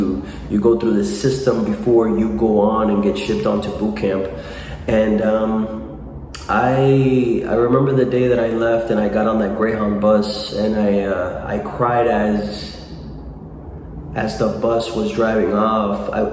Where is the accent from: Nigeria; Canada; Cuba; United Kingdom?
Cuba; now in Miami, United States; growing up in Cuba, a socialist dictatorial regime where there are no resources